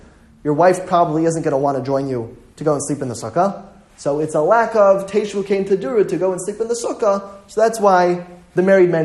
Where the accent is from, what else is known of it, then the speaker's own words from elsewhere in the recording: Denver, Colorado, United States; growing up in Denver wasn't too bad.